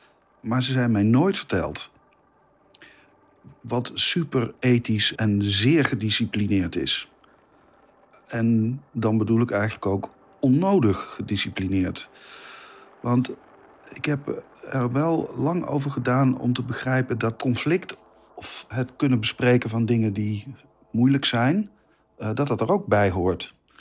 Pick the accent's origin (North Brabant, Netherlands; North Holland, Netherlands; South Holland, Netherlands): North Brabant, Netherlands; Roosendaal; Ik ben geboren in Roosendaal en ben opgegroeid in Brabant, West-Brabant.